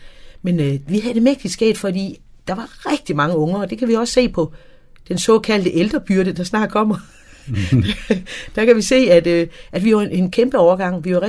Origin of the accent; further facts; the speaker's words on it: Schleswig, Schleswig-Holstein, Germany; da jeg gik i skole på Slesvig i skole, der gik jeg mine første 5 år i skole